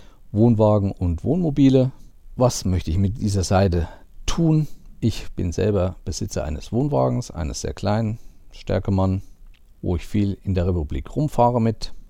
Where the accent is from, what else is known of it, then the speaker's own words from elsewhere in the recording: Schmalkalden, Thuringia, Germany; Das ist einmal in meinem Heimatort Schmalkalden.